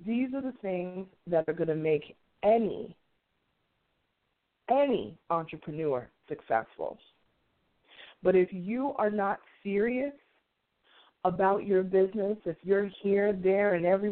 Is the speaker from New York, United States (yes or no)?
yes; Queens, New York, United States; And he's from my hometown, Queens, New York.